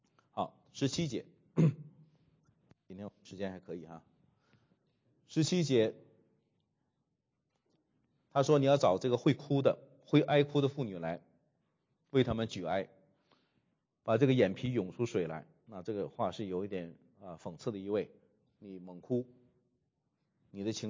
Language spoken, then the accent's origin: Chinese; China; 这个是我们中国人都是很厉害的在这一点啊。